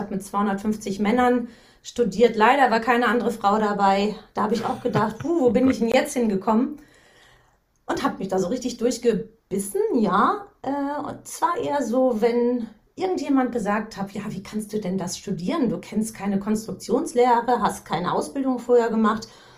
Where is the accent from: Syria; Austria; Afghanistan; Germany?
Germany; North Rhine-Westphalia; Ich bin im Sauerland aufgewachsen und in einem kleinen Familienunternehmen mit drei Geschwistern, so zu viert waren wir, sind wir aufgewachsen.